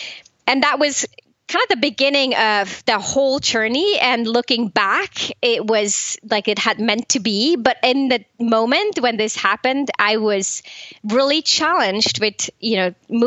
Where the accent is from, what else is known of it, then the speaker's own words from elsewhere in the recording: Switzerland; I was born and raised in Switzerland, and like this good Swiss person, I guess, I studied finance.